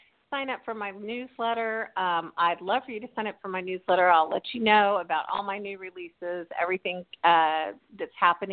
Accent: Arizona, United States; is an Arizona treat, and I am from Arizona, so it was regional.

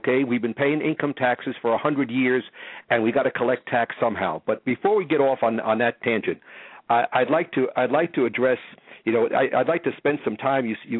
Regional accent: Tennessee, United States; I'm from Tennessee.

